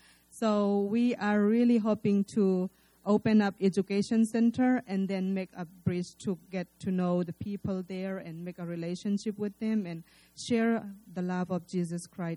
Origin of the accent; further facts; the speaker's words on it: Myanmar; English is a second language; I'm from Burma. And in Burma, we have so many, many different tribes. There is 8 major tribes in Burma. And in that each tribe, we have a lot of sub-tribes. Like I am one of the tribe called Chin.